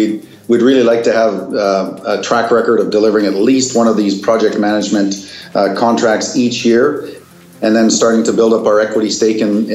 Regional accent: Canada; I'm from Canada

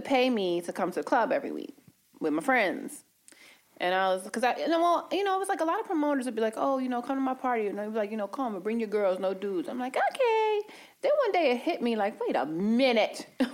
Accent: Harlem, New York, United States; born or raised there

